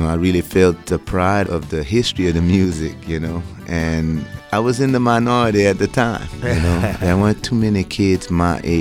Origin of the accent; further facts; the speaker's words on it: Mallette, Louisiana, United States; Well, growing up in Mallette was real simple. It was all about family. It was about church. It was about music. It was about food.